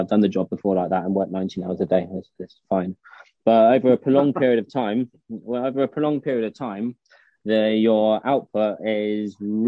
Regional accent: Jamaica; We grew up in Jamaica with my brother.

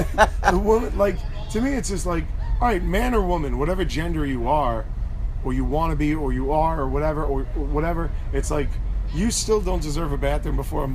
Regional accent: New York City, New York, United States; because I grew up in New York City, so, like, there was never that thing of, like, you know, it was a melting pot.

